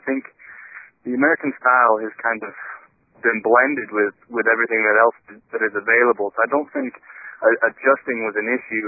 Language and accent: English; England, United Kingdom; you're forgiven. I'm English.